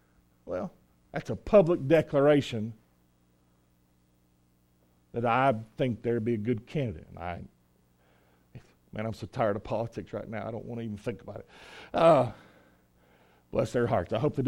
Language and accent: English; North Carolina, United States; I'm just from Eastern North Carolina. I'm not smart as East Tennessee people.